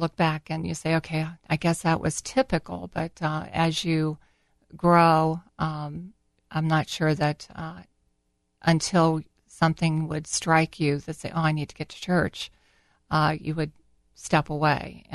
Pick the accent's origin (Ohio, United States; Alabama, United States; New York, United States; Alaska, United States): Ohio, United States; Linden; So I'm from Linden. Many times we'll refer to it as the L.A. area.